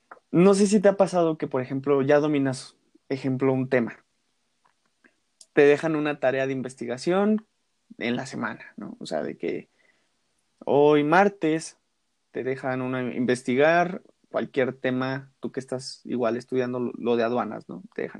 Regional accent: Mexico; somos mexicanos. Somos mexicanos

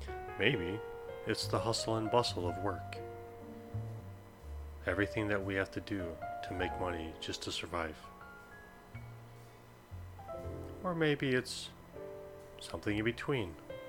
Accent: Minnesota, United States; now in South Korea; I am originally from Minnesota. And now I live in South Korea.

